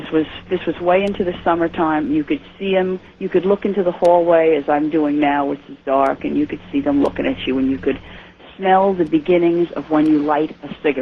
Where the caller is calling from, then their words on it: Woodbridge, New Jersey, United States; from Woodbridge, New Jersey.